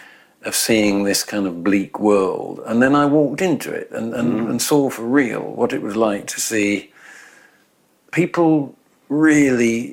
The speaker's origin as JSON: {"language": "English", "region": "England", "country": "United Kingdom", "tie": "born or raised there", "said": "even as I was growing up in England, you know, or Britain"}